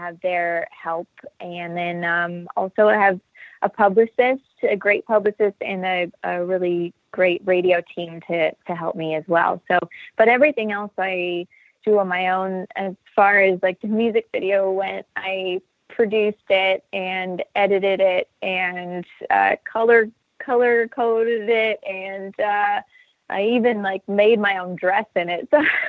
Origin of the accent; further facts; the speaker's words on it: Windsor, Ontario, Canada; I'm from Windsor, Ontario, originally. So I grew up with a lot of Detroit influence in my background and in my blood.